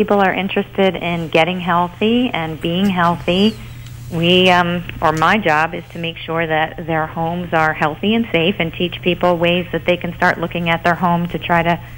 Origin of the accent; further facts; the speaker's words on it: New Jersey, United States; I'm from New Jersey, so we get a lot of that temperature change.